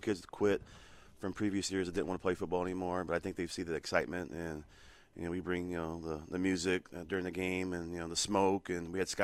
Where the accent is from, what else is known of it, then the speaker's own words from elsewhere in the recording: Hanford, California, United States; Born and raised in Hanford. Graduated in 1994, obviously Hanford High School.